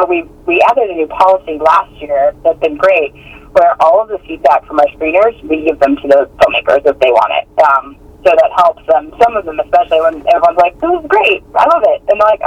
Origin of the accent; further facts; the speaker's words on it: San Diego, California, United States; now in Mississippi, United States; Well, I've lived all over the country, but I grew up mostly in San Diego, and I was a film minor in college.